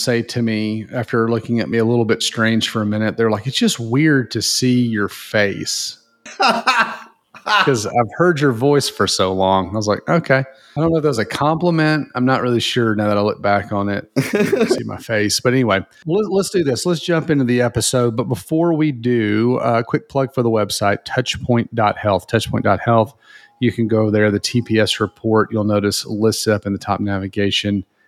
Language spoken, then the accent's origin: English; the South, United States; Well, I'm from the South, so I'm going to say iced tea.